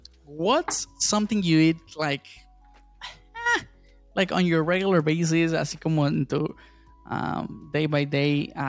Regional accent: Mexico; yo soy bien mexicano

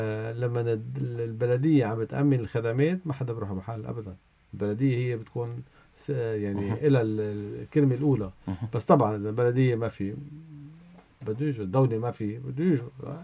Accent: Lebanon

